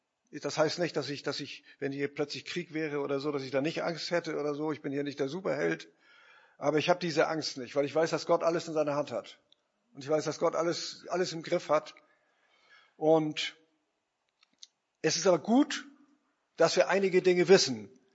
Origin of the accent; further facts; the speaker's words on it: Lauenburg, Schleswig-Holstein, Germany; Lauenburg, das ist ja meine Heimatstadt hier